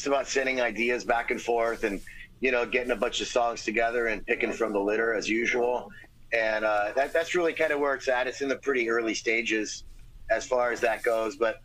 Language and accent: English; Glendale, California, United States; I grew up in Glendale, California, and I used to ditch, 6 period